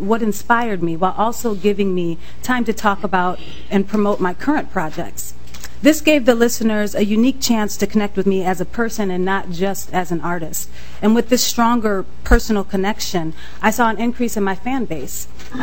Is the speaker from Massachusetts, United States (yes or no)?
no; Minneapolis, Minnesota, United States; I was born and raised in Minneapolis.